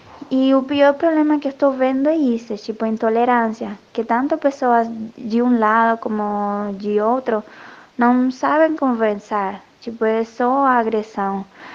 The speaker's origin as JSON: {"language": "Portuguese", "country": "Cuba", "second_language": "Portuguese", "moved": "as an adult", "lives_now": "Brazil", "said": "eu sou cubana, sou jornalista, eu trabalhei 2 anos em Cuba, no jornal, e aqui no Brasil eu sou professora de espanhol e além disso estudo."}